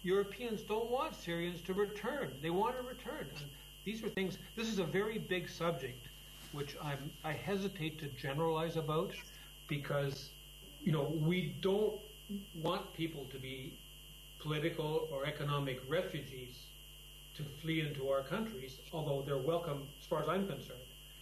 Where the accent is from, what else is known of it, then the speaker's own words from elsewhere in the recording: Canada; I'm from Canada